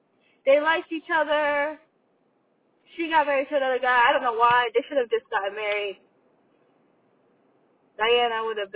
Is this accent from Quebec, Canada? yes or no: yes; Montreal, Quebec, Canada; I am French Canadian. I'm Canadian. I am from Montreal, Quebec. I am from Montreal, Quebec.